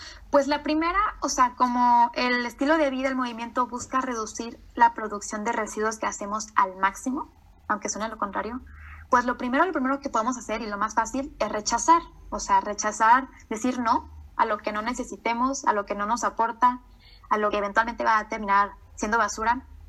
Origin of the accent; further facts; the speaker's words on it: Culiacán, Sinaloa, Mexico; Además de que yo soy de Culiacán, entonces allá, en el norte del país generalmente, la carne es una cuestión cultural, ¿no?